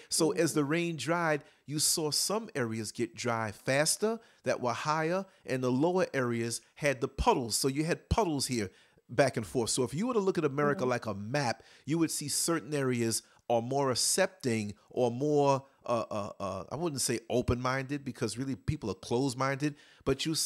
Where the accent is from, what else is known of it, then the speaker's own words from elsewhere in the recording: New York City, New York, United States; I think growing up in New York City helped me out a whole lot with the whole diversity, mm-hmm, thing